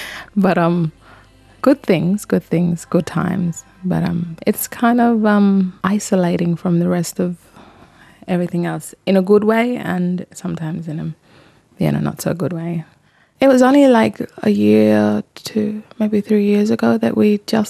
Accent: Mullinja, Northern Territory, Australia; I am from Mullinja community. It's 700 kilometres south of Darwin and 700 kilometres north of Alice Springs.

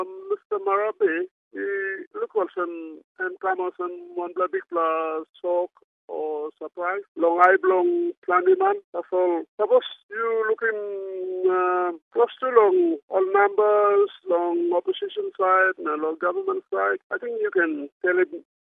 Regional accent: Papua New Guinea; I'm born and raised PNG, truly PNG.

